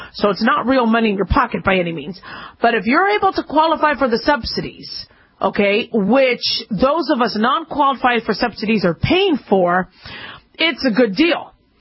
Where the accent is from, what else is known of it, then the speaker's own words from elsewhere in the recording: California, United States; Now, I'm from California, and I'm in love with the state.